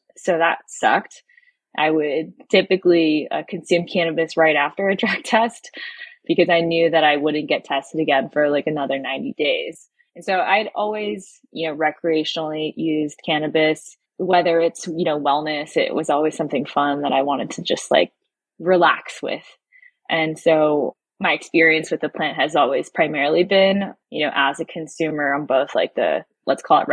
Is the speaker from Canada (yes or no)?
no; San Francisco, California, United States; I grew up in San Francisco, and my brother got in trouble for having, you know, weed in his car at one point by my mom. But where I went to high school, I went to Lowell